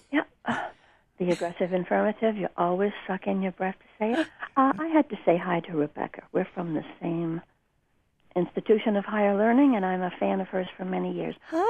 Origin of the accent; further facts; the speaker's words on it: York, Maine, United States; If I say I'm from York, people say, New York? What part? Because I pronounce my R.